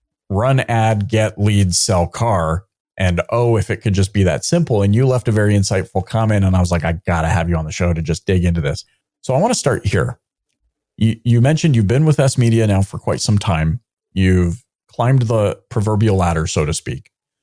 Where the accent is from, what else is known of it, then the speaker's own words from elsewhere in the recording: Canada; obviously my affinity for anyone who hails from my home country. So Got to shout out Canada and just say it's always a delight to connect with y'all.